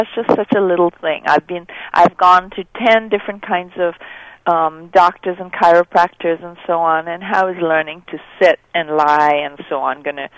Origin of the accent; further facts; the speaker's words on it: India; also born or lived in Netherlands; now in United States; I grew up in India. I was born in Holland. I'm half Dutch, half Indian. I've spent most of my life in the States now.